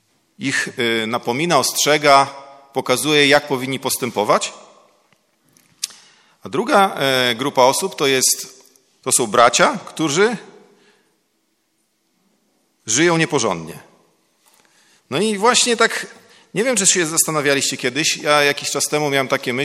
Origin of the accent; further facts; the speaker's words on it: Białystok, Podlaskie Voivodeship, Poland; to było w Białymstoku, skąd pochodzę.